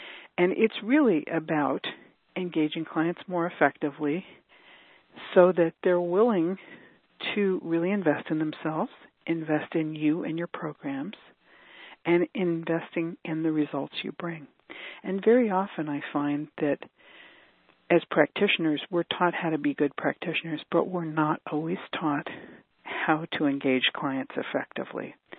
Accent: New York, United States; You know, I grew up in New York and everybody's heard the silly joke about how to get to Carnegie Hall

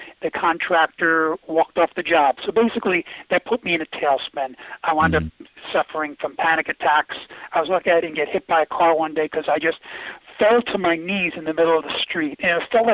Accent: Queens, New York, United States; I mean, I'm a kid from Queens, New York originally, right?

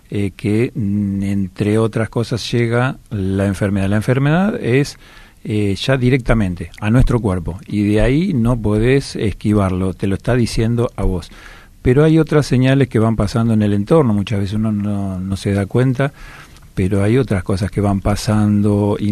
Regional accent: Campana, Buenos Aires Province, Argentina; yo como soy de Campana, recuerdo que soy de Campana.

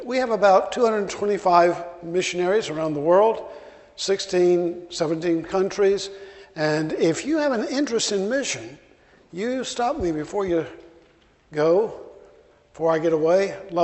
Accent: Birmingham, Alabama, United States; born there; now in Jenkintown, United States; This is not an Irish accent. I was born in Birmingham, Alabama, and that kind of stuck no matter where I've gone. So though I live in Jenkintown outside of Philly, I don't sound like I'm from there either.

